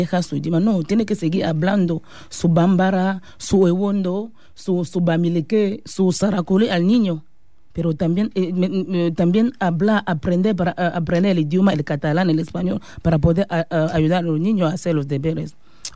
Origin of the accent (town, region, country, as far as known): Cameroon